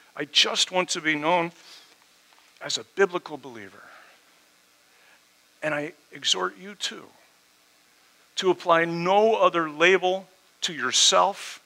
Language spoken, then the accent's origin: English; Southern United States, United States; I was raised partly in the South and attended a school in the 1960s in the South